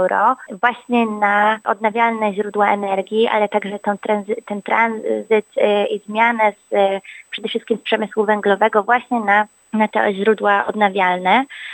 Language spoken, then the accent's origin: Polish; Kraków, Lesser Poland, Poland; now in Australia; Ja jestem z Krakowa, dokładnie.